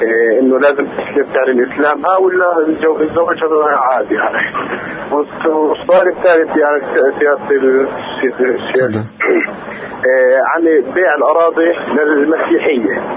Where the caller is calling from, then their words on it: Jenin, West Bank, Palestine; تظهر جينيا.